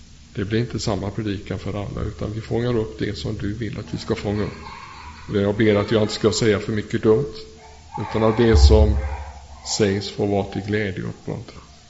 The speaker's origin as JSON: {"language": "Swedish", "town": "Gothenburg", "region": "Västra Götaland County", "country": "Sweden", "also_born_or_lived": "Åtvidaberg", "said": "Jag kommer från Göteborg från början, och efter har jobbat i ett antal pingstförsamlingar hamnade jag slutet på förra årtusendet i Åtvidaberg, där jag varit pingstpastor"}